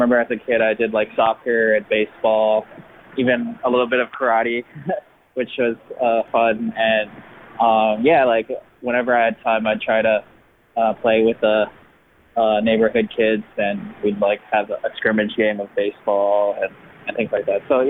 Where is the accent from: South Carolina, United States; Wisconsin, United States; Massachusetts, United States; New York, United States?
Massachusetts, United States; Boston; I'm from Boston, so I support like the Red Sox, the Patriots, and the Celtics.